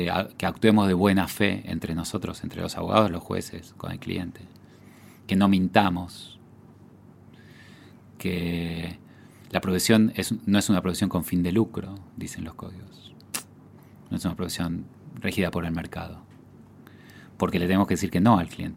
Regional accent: Argentina; Nosotros somos, digamos, ser argentino es, yo a veces lo digo así, ser argentino es creer en el Nunca Más.

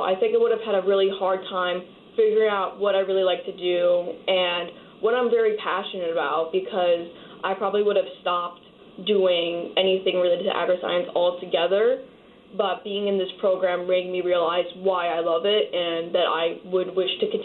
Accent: Stamford, Connecticut, United States; No, I am from Stamford.

